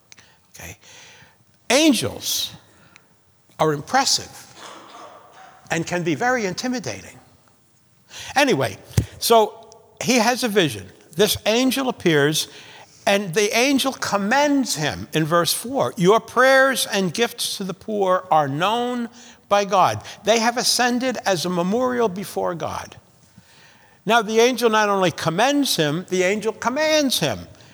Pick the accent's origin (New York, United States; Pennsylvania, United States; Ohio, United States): New York, United States; Now, remember, I come from Long Island, and fireworks are unlawful.